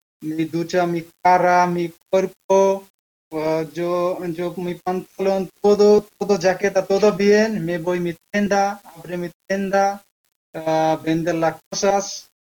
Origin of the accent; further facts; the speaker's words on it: Bangladesh; Spanish is a second language; now in Madrid, Spain; Bangladesh.